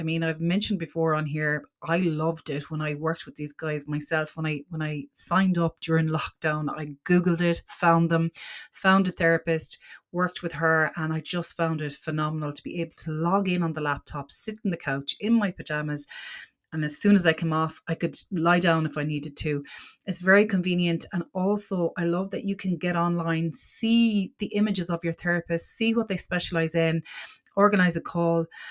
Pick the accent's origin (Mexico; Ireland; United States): Ireland; Connacht; So you're from my home county of Roscommon.